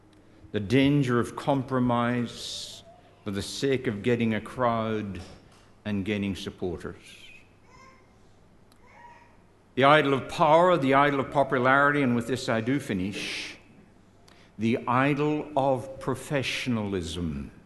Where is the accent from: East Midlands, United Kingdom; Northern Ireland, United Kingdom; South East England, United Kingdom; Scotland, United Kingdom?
Northern Ireland, United Kingdom; You'll forgive me, I'm an Ulsterman at heart.